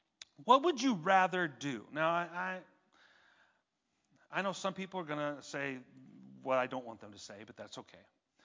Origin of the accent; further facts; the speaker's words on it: Brooklyn, New York, United States; accent: Brooklyn; I was about to say, it's like a sewer. My Brooklyn accent in there, a sewer.